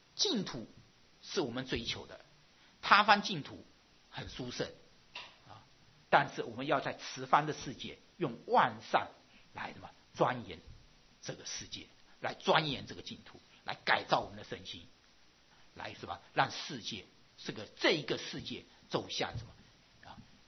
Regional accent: Taiwan; born there; 因为我们生在台湾，我们用台湾做例子啊。

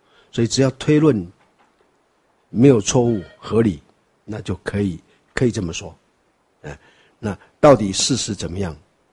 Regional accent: China; 那我们中国人呢、啊，或是东方人都会就会抽手了

